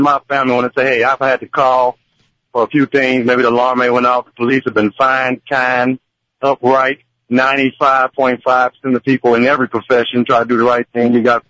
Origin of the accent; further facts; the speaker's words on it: Gary, Indiana, United States; You're from my hometown, Gary, so I give you all the respect.